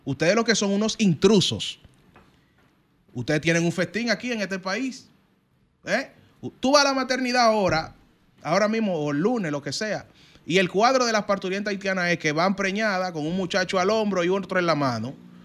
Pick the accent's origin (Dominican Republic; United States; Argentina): Dominican Republic; Si yo como dominicano